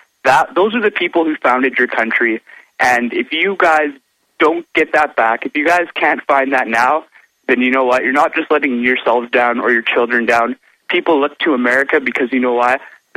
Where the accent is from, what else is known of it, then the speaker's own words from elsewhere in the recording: Canada; I'm from Canada. I live in Victoria. I can see Port Angeles, Washington from my balcony. And I'm a bleeding heart Canadian for your country.